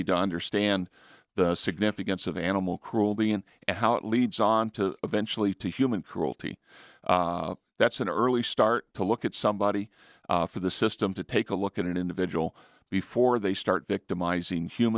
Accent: New Mexico, United States; moved away as an adult; No, I'm originally from New Mexico, came here 12 years ago.

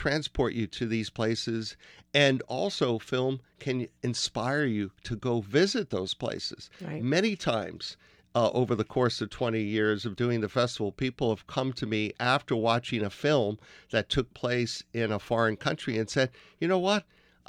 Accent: New Jersey, United States; also born or lived in New York; here I, myself, growing up in America, growing up, you know, in New Jersey, New York

